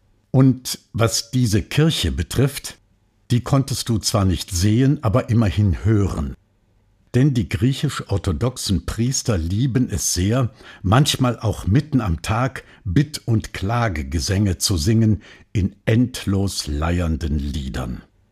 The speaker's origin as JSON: {"language": "German", "region": "Rhineland", "country": "Germany", "said": "Ich als Rheinländer war mehr für den ersten FC Köln, ebenfalls aus Lokalpatriotismus."}